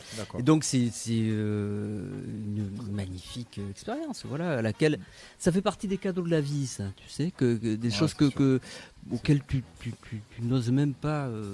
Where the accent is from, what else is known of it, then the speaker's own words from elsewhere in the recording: Bayonne, Nouvelle-Aquitaine, France; born there; moi, je suis né donc à Bayonne, donc au Pays Basque, donc c'est mon pays natal. Et je suis né dans un quartier qui s'appelle le quartier Saint-Amand.